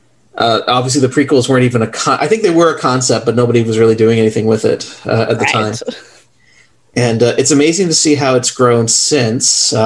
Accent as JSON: {"language": "English", "country": "Canada", "tie": "born or raised there", "said": "Now, I was raised, kind of, you know, my family's from the West Indies, from Trinidad, and growing up in Canada, we were raised, you know, in a Presbyterian church, right? Like the Christian mindset."}